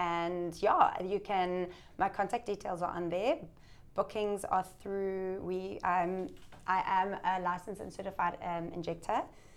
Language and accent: English; South Africa; growing up in South Africa, you know, I grew up in the same area.